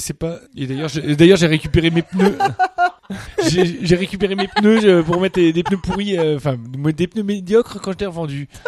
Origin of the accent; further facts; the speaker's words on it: Lyon, Auvergne-Rhône-Alpes, France; parce que même si nous sommes lyonnais, nous essayons de ne pas garder que les informations typiquement lyonnaises.